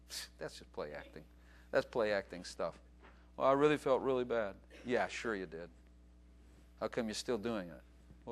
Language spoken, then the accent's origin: English; Chicago, Illinois, United States; I grew up in Chicago, but those are not my kind of people.